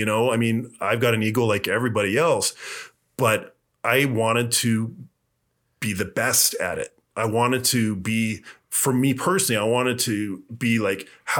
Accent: Kelowna, British Columbia, Canada; But growing up in Kelowna, there's no wrestling program.

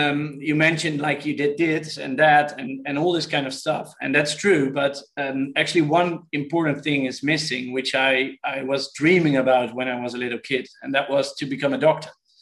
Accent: Netherlands; So and today it's my hometown. So it's in the eastern part of the Netherlands, near the German border.

